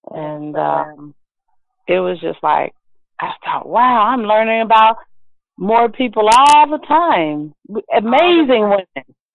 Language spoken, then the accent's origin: English; Kansas City, Missouri, United States; she was born February 11th, 1916, in Kansas City, Missouri, my hometown.